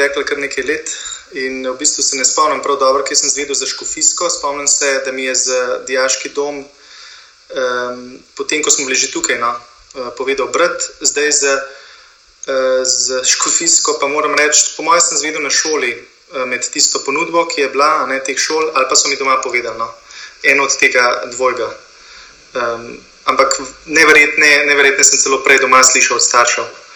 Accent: Kamnik, Central Slovenia, Slovenia; ker jaz sem iz Kamnika

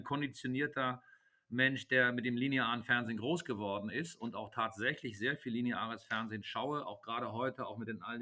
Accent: Hamburg, Germany; Ich bin 1966 in Hamburg geboren, ich bin dementsprechend 55 Jahre alt

